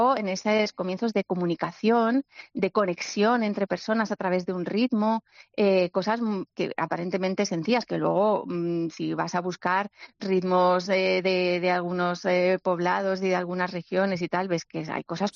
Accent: Valladolid, Castile and León, Spain; Yo que soy de Valladolid

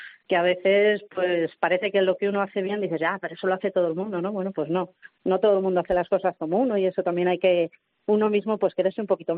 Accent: Spain; eso es un poco parte de nuestra cultura como españoles

